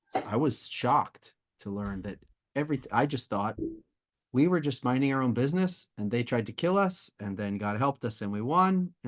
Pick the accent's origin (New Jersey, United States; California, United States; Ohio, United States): New Jersey, United States; I grew up in New Jersey in a Jewish community, quasi next to me was a Jewish community. My community wasn't that Jewish